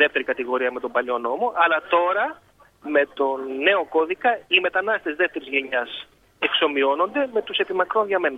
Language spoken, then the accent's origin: Greek; Greece; ενώ μεγάλωσα στην Ελλάδα και νιώθω κομμάτι αυτής της κοινωνίας